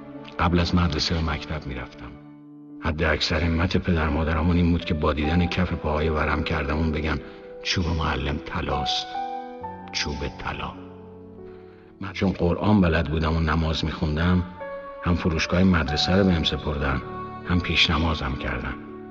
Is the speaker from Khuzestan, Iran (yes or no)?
no; Hamadan, Iran; born there